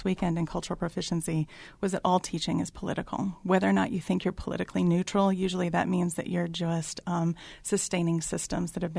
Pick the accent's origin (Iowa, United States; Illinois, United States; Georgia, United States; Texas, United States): Iowa, United States; Adel; I grew up in Adel, Iowa, where we didn't have any sense of really diversity that was honored or acknowledged.